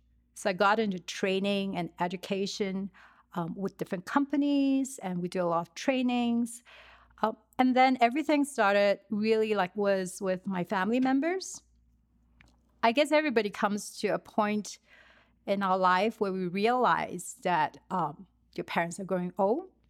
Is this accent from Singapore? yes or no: yes; Singapore; So I come from Singapore, born, bred in Singapore, and has never been living in any other place. Chinese family, so very typical upbringing